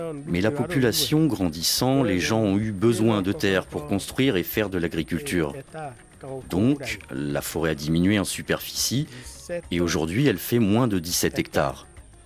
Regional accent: Benin; La terre chez nous au Bénin est une terre ancestrale.

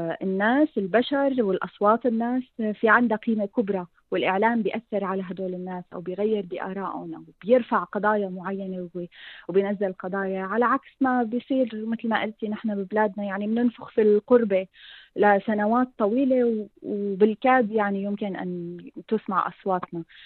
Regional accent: Syria; فبيصير إمكانية لأنه نحدث تغيير أكبر من لما بنشتغل نحن لحالنا كسوريين

